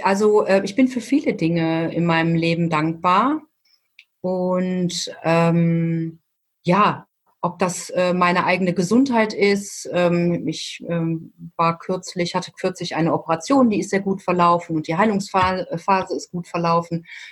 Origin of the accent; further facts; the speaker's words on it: Wuppertal, North Rhine-Westphalia, Germany; ich bin 52 Jahre alt und ich komme aus Wuppertal in Nordrhein-Westfalen. Das liegt zwischen Düsseldorf und Köln und dem Ruhrgebiet, so mittendrin.